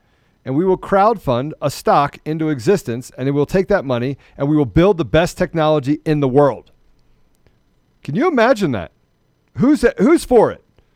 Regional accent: United States; even if we have different political views in a section, we're still American.

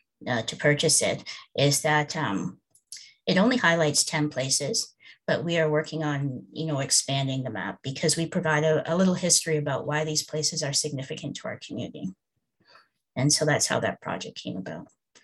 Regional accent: Guelph, Ontario, Canada; both Queen and I grew up in Guelph.

